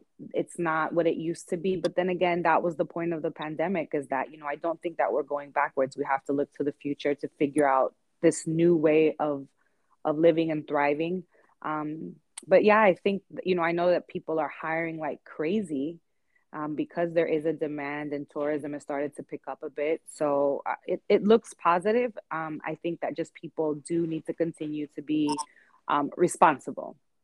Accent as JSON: {"language": "English", "country": "United States", "tie": "born or raised there", "said": "my heritage and my cultural upbringing was very Latin, but I grew up here in the United States."}